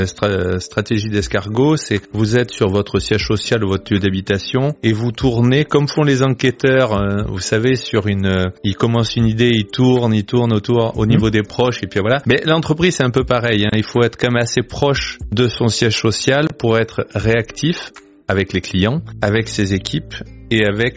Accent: Nouvelle-Aquitaine, France; Alors, nous on est de Dordogne à la base, hein

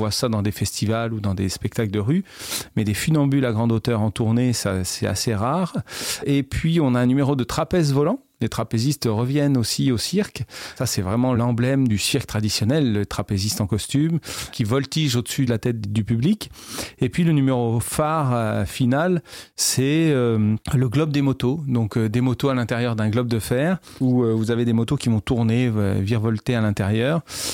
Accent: Centre-Val de Loire, France; moi je suis originaire de la région centre, la Touraine, le Berry, toutes ces régions centrales.

